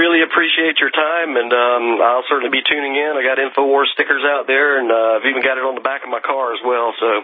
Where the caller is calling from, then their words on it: North Carolina, United States; I'm joining you from North Carolina, FEMA Region 4, and I have been listening to you since 1997